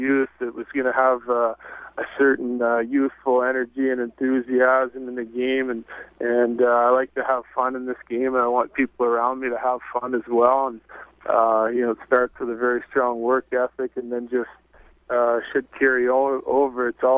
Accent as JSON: {"language": "English", "region": "Saskatchewan", "country": "Canada", "tie": "born or raised there", "said": "But it's a little bit different than growing up in Saskatchewan. That's where I'm from."}